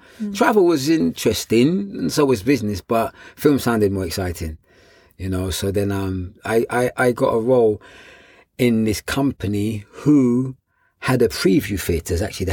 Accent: London, United Kingdom; I was born in London, Notting Hill. Yeah, I've always lived in London. I did spend a couple of months in America doing some work, but I've always lived in London. Yeah, London, England.

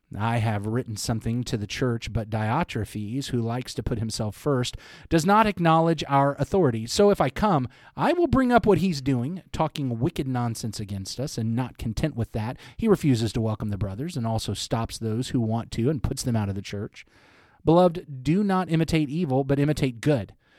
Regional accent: Arkansas, United States; Because I'm from Arkansas.

